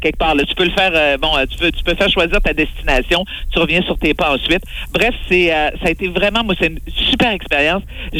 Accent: Saguenay, Quebec, Canada; Je viens quand même de Saguenay.

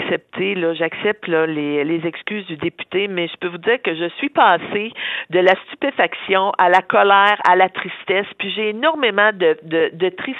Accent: Quebec, Canada; je suis une fière Québécoise, mais je suis une Gaspésienne aussi. Là, je viens des régions.

